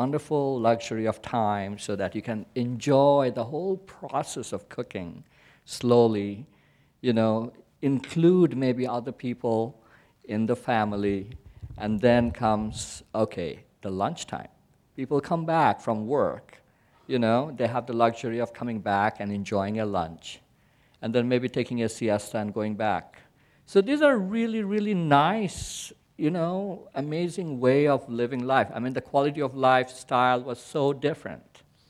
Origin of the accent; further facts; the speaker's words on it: Kolkata, West Bengal, India; first language Bengali; Like, I am from Calcutta, so that's the state of Bengal, so I'm Bengali, so I speak Bengali.